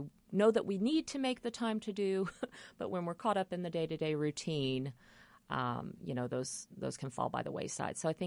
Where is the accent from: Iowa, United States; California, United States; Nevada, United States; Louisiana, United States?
Louisiana, United States; I'm from Louisiana, so mm-hmm. I have written on one in New Orleans